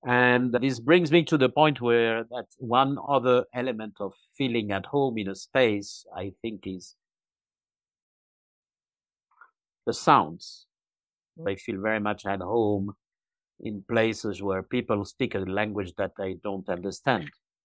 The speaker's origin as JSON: {"language": "English", "town": "Paris", "region": "Île-de-France", "country": "France", "tie": "born or raised there", "said": "I was born in Paris, and I grew up in there."}